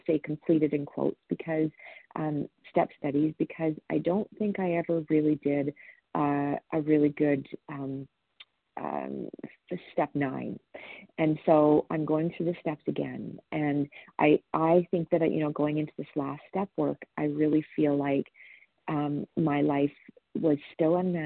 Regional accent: Alberta, Canada; I'm from Alberta, Canada.

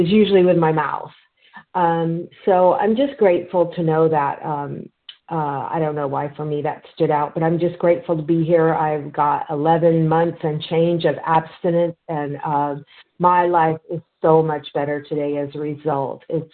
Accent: Santa Clara, California, United States; I am from Santa Clara, California.

